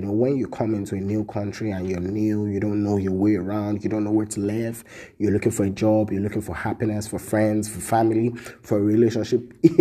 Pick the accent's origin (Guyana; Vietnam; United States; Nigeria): Nigeria; also born or lived in United Kingdom; first of all, I'm a Nigerian. I love Nigeria. I want to be a Nigerian for the rest of my life.